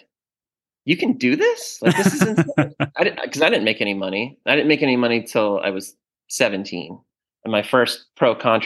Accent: Raleigh, North Carolina, United States; So Steve was in Raleigh, North Carolina, my hometown, for a race

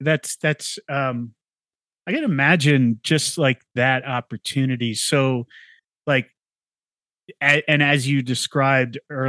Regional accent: New Jersey, United States; because I grew up in New Jersey, and so I would go see, probably, you know, I'm a little younger than you

